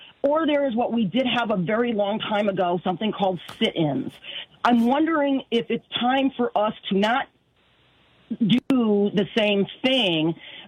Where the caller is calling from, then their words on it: Michigan, United States; also born or lived in Ann Arbor; I'm calling from Mid-North Michigan and okay. That ruthless, toothless neo-Nazi training area. And I moved up here some years ago from Ann Arbor, University of Michigan